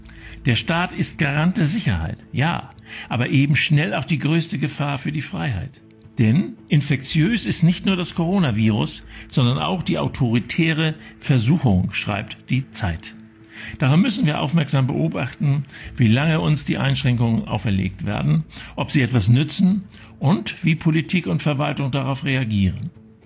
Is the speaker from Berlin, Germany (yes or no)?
yes; Berlin, Germany; Ob es jedoch zumutbar ist, dass ich als Berliner mein Ferienhaus in Mecklenburg-Vorpommern nicht anfahren und nutzen darf